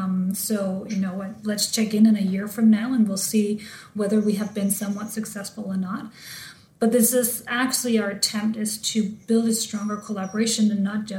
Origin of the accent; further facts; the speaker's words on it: Denmark; English is a second language; I grew up in Denmark and always had this, this was just there.